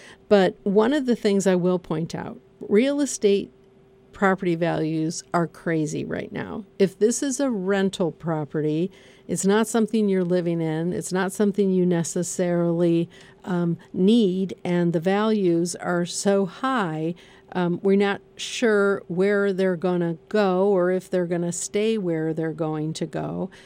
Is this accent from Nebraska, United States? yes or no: no; Kalamazoo, Michigan, United States; But I'm from Kalamazoo, and Kalamazoo is a great college town, too.